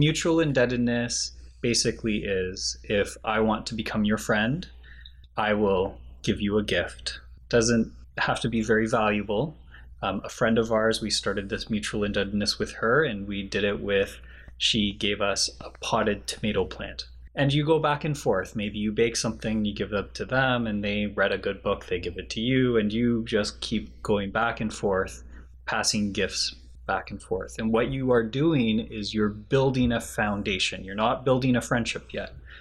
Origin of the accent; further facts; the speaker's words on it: Canada; now in Japan; I'm sorry, my Japanese is bad. I'm from Canada.